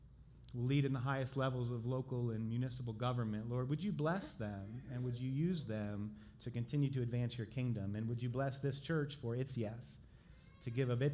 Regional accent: Ohio, United States; Well, while I am from Ohio and came here with my wife and daughter

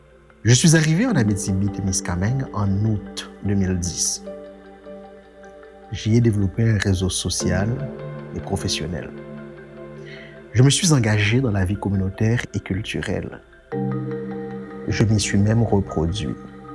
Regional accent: Haiti; now in Canada; Je suis un homme. Je suis noir. J'ai grandi en Haïti. Je me suis installé au Québec en janvier 2010. Je suis ce qu'on appelle un immigrant. Je suis arrivé en Abitibi-Témiscamingue en août 2010.

